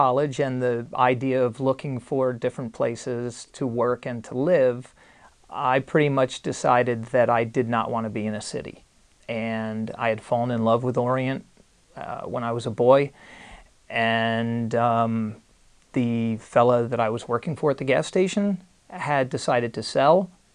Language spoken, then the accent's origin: English; New Jersey, United States; born there; I was not. I was born in North Jersey.